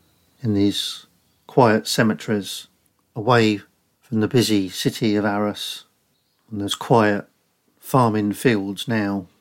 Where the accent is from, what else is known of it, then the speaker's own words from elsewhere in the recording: Northampton, East Midlands, United Kingdom; because of their connection with my hometown, Northampton.